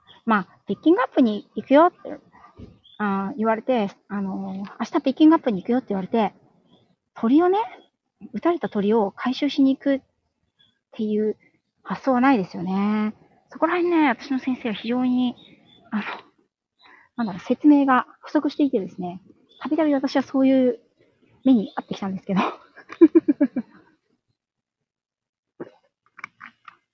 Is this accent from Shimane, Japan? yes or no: no; Yokohama, Kanagawa, Japan; 私も横浜市民なのでずっと